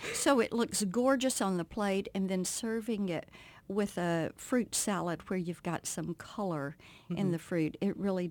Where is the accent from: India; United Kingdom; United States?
United States; Mississippi; You're talking to a girl that grew up with pecan trees. I grew up in South Mississippi.